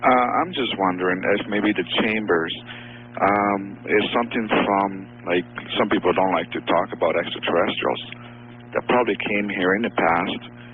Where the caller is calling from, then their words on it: Vancouver, British Columbia, Canada; I'm calling from Vancouver.